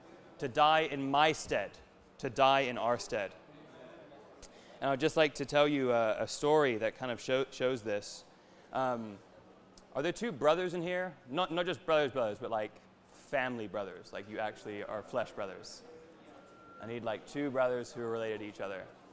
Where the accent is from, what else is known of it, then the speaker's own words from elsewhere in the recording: United States; sorry, I grew up in America, so I know nothing about world history and everything about U.S. history.